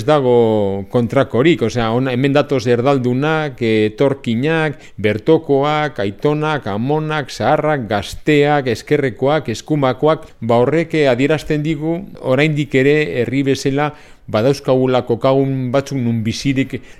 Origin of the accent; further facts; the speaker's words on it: Bilbao, Basque Country, Spain; born there; now in Durango, Spain; Jaiotzez bilbotarra naz, baina 44 urte daramatzate Durangon bizitzen, beraz durangarra ere sentitzen naz.